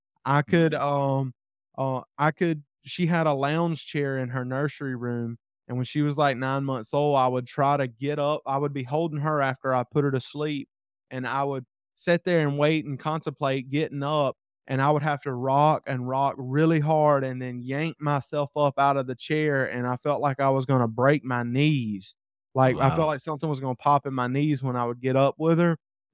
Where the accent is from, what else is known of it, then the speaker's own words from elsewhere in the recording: the South, United States; growing up in the South, we ate tons of fried food and country food